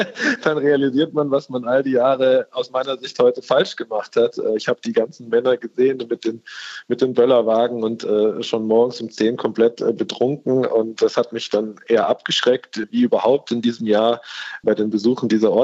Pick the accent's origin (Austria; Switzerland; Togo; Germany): Germany; Munich, Bavaria; Und dann als Münchner natürlich der ultimative Endgegner